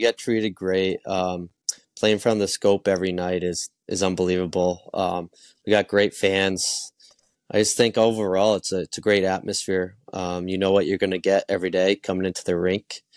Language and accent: English; Maine, United States; So I actually played juniors in my hometown, and then I played college in my hometown as well at UNE.